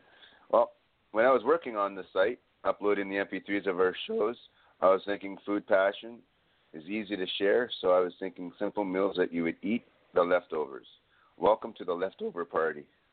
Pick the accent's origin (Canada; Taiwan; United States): Canada; I'm a Canadian fan